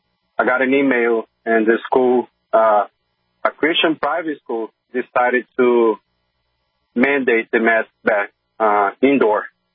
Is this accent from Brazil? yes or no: yes; Brazil; now in United States; I came from Brazil. Brazil was a great country 50, 70 years ago.